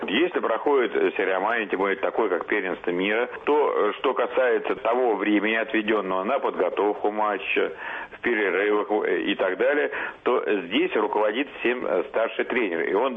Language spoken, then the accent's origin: Russian; Russia; я сам россиянин и всю жизнь отдал российскому хоккею.